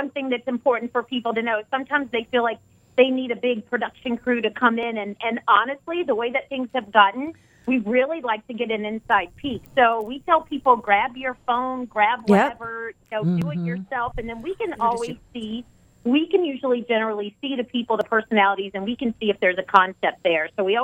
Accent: Florida, United States; because we're from Florida, I mean, we go all over, but we love to really highlight our Florida talent as well.

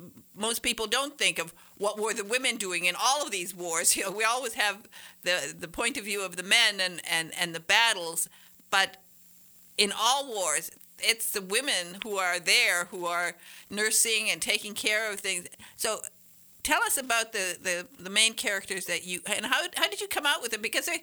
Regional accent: Detroit, Michigan, United States; I'm from Detroit, so they attacked Detroit.

